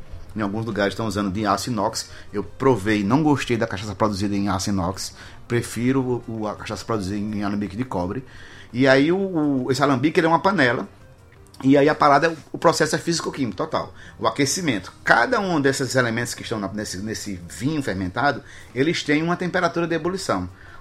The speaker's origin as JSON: {"language": "Portuguese", "region": "Paraíba", "country": "Brazil", "said": "não é porque eu sou paraibano, não, que eu tomei no Brasil é produzida na Paraíba"}